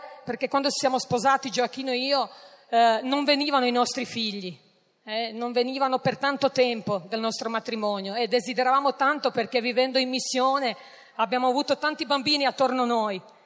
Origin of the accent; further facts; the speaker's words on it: Croatia; vengo dalla Croazia